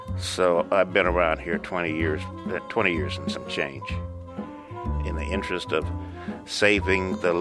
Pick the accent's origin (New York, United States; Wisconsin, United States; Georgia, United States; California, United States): California, United States; Daly City; I come from Daly City, the wilds of Daly City.